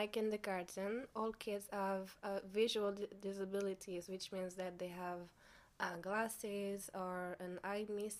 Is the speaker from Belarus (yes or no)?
no; France; now in Warsaw, Poland; I'm 18 years old, I am from France, and I just graduated from high school, and now I'm working in a special kindergarten in Warsaw.